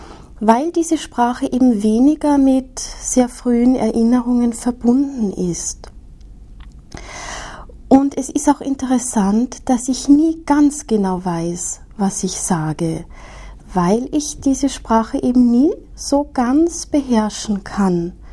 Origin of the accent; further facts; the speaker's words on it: Austria; first language German; moved away as an adult; now in France; Ich spreche Deutsch, das ist meine Muttersprache.